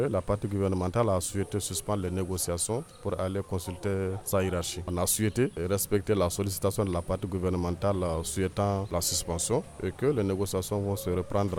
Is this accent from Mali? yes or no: yes; Mali; nous sommes des Maliens